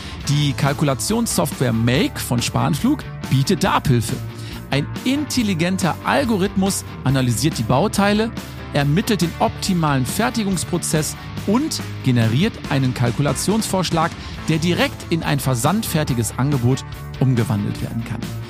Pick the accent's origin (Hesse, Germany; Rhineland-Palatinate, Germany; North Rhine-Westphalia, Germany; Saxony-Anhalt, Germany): North Rhine-Westphalia, Germany; Cologne; Ich komme aus der Kölner Ecke. Und wenn man hier so rausschaut, überall Berge. Und bei uns nennt sich das, wo ich lebe, das Bergische Land.